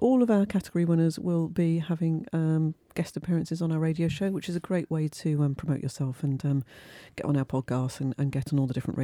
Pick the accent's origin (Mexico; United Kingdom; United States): United Kingdom; That's because we're British. We like to downplay.